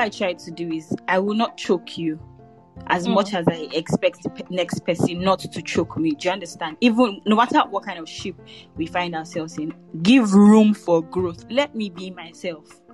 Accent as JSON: {"language": "English", "country": "Nigeria", "lives_now": "Paris, France", "said": "I'm a master's 2 student in Paris. I'm Nigerian, of course."}